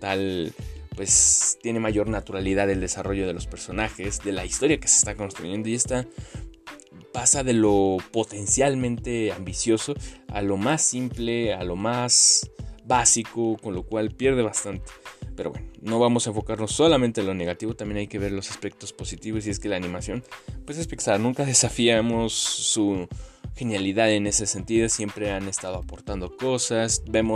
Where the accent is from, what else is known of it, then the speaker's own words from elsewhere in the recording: Mexico; así como los mexicanos en su momento fuimos